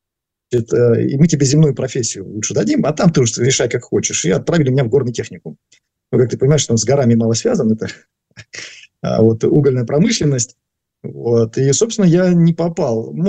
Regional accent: Luhansk Oblast, Ukraine; И так как ты помнишь, я из Луганской области, тогда Ворошиловградская.

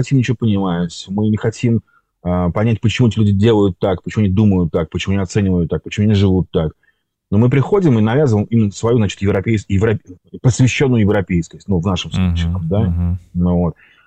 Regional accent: Uzbekistan; also born or lived in Tajikistan; Ну, потому что я там вырос в Узбекистане.

